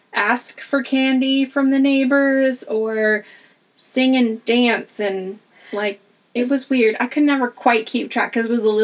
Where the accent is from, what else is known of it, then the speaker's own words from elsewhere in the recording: United States; you know, we grew up in the United States and we have these ideas and expectations about the school year